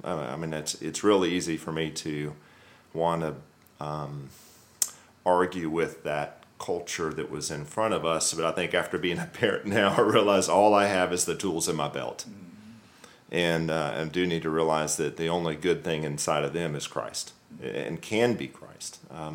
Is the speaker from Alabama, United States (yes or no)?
yes; Alabama, United States; I grew up in the Deep South in Alabama.